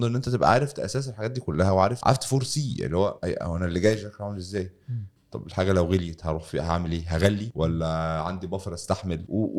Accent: Egypt; وهتليق مع الذوق بتاعنا احنا كمصريين

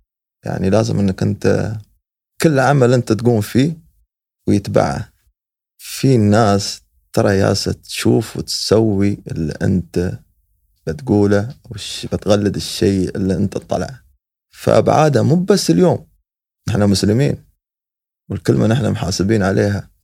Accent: United Arab Emirates; هالشيء موجود عندنا في الإمارات

